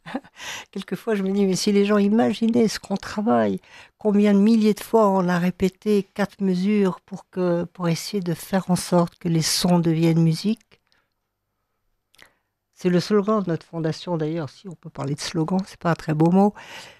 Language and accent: French; Strasbourg, Grand Est, France; born there; Je suis née à Strasbourg